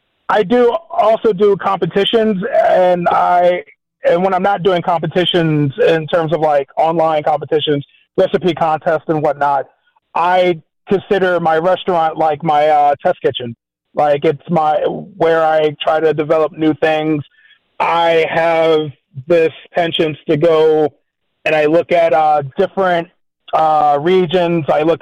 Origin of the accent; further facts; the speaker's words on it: New Jersey, United States; So, I come from a Caribbean household, so I'm half Haitian, half Puerto Rican. And, you know, growing up in New Jersey, one of the things I love is disco fries.